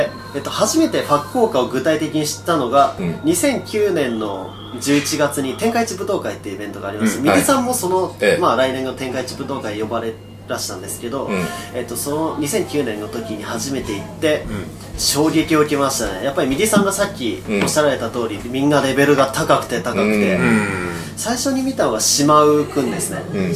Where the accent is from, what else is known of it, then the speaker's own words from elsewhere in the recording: Kitakyushu, Fukuoka, Japan; 僕地元が北九州なんですよ。